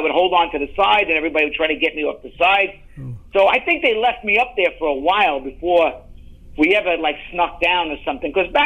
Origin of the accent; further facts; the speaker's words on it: New York, United States; I was from Queens, which I really should have been Mets fan by landscape.